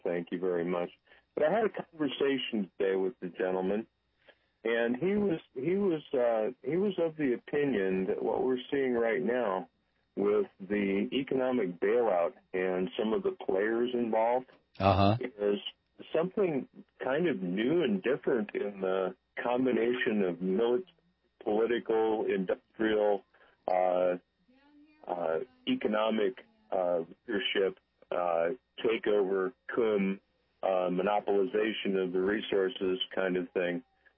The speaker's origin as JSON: {"language": "English", "region": "Minnesota", "country": "United States", "lives_now": "Phoenix, United States", "said": "I'm a Minnesotan by a long way back."}